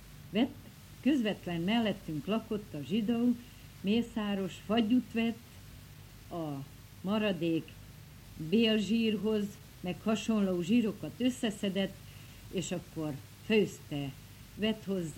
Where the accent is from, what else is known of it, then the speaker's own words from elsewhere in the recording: Streda nad Bodrogom, Košice Region, Slovakia; január 8-án születtem, Bodrog Szerdahelyen … Én itt laktam ugyan Szerdahelyen, de szüleim Sárospatakon laktak.